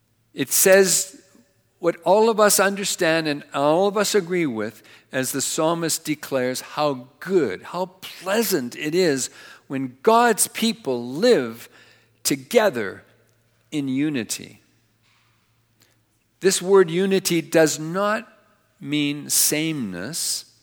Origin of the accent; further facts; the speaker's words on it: Carbon, Alberta, Canada; We're from Carbon, Alberta, originally.